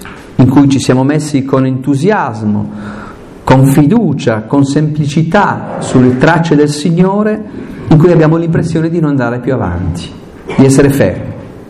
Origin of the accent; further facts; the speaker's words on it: Aosta Valley, Italy; born there; Il fatto che io sia nato in Valle d'Aosta non è una cosa così.